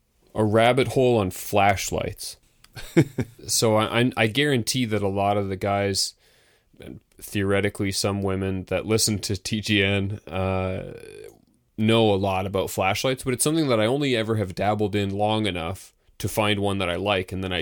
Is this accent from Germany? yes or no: no; Canada; because you do pay a handful in tax, or at least you would as a Canadian.